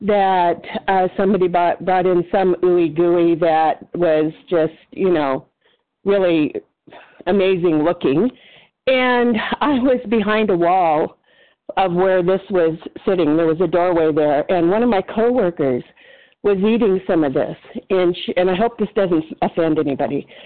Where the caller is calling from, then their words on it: La Mesa, California, United States; I'm from La Mesa, California, just outside of San Diego.